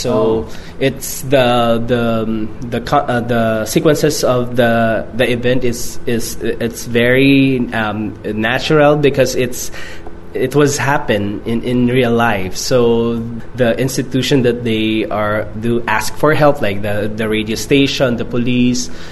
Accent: Manila, Metro Manila, Philippines; English is a second language; Actually, I was raised in Manila

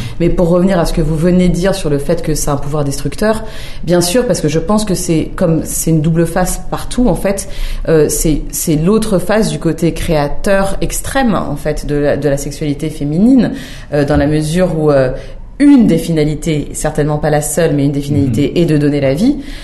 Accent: Algeria; c'est le type de milieu dans lequel j'ai grandi et je suis algérienne. Tout en étant aussi française

